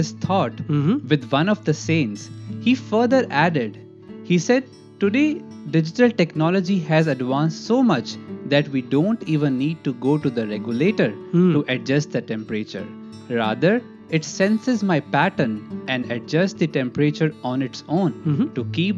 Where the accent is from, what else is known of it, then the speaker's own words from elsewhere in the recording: northern India, India; moved away as an adult; now in United States; I was born and raised in Northern India.